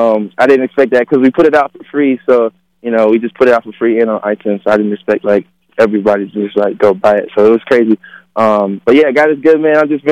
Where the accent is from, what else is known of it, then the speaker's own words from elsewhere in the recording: Bristol, Virginia, United States; Yeah, I'm from Bristol, Virginia.